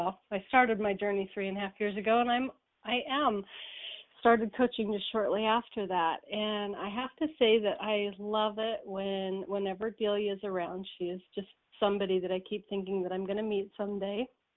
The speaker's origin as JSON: {"language": "English", "region": "Idaho", "country": "United States", "said": "I'm from Idaho"}